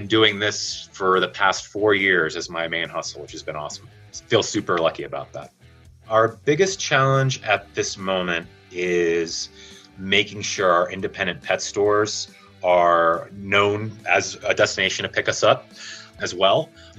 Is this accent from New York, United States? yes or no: no; Longmont, Colorado, United States; I'm from Longmont, Colorado.